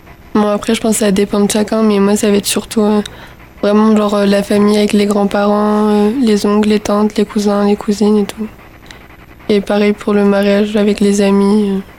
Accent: Brittany, France; j'ai 15 ans. Et je suis bretonne et je viens plutôt d'une famille catholique.

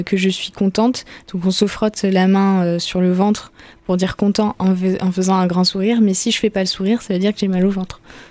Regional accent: Réunion; Enfin, je suis réunionnaise et je sais qu'en créole, il y a des mots aussi

